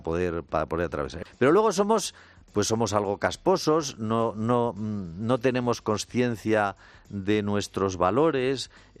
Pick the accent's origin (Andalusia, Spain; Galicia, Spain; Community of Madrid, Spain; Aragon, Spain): Aragon, Spain; Zaragoza; un suceso que ocurrió en mi pueblo, en Zaragoza